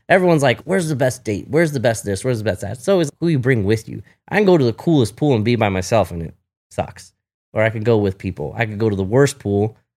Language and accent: English; Huntington Beach, California, United States; yeah, I grew up surfing in Huntington.